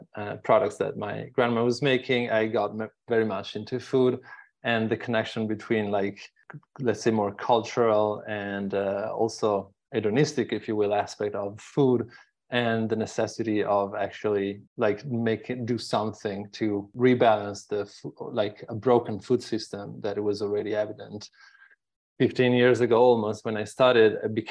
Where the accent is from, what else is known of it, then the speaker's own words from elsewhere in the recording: Bologna, Emilia-Romagna, Italy; English is a second language; I am from Bologna, so not far from here. I've been here for almost 2 years, a year and a half, since beginning of 2022